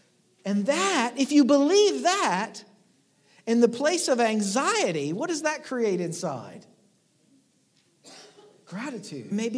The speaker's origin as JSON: {"language": "English", "region": "West Virginia", "country": "United States", "tie": "born or raised there", "said": "Now, I grew up in Appalachia. I was born and raised not in Virginia, but in West Virginia."}